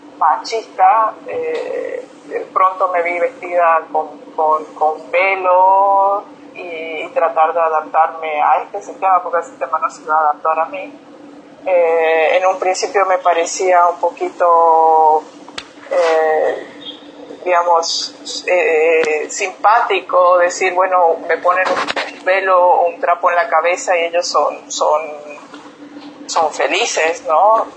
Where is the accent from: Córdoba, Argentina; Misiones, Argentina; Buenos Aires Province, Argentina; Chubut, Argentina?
Misiones, Argentina; Monte Carlo; moved away as an adult; now in Egypt; Sí, soy misionera, soy de Monte Carlo.